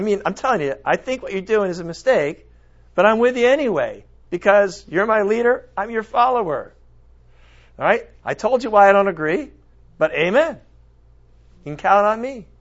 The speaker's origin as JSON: {"language": "English", "country": "United States", "said": "You know why? Because I'm an American."}